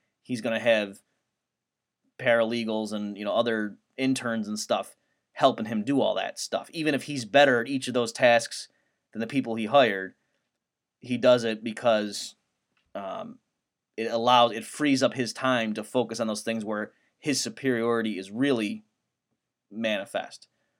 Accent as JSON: {"language": "English", "country": "United States", "said": "But I'm, of course, you know, thinking it as an American"}